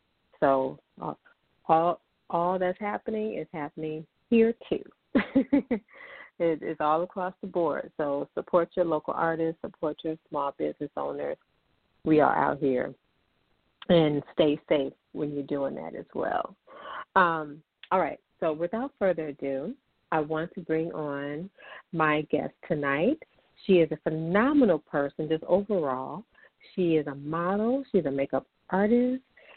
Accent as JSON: {"language": "English", "town": "Chicago", "region": "Illinois", "country": "United States", "tie": "born or raised there", "said": "and of course the US and my hometown, Chi-Town."}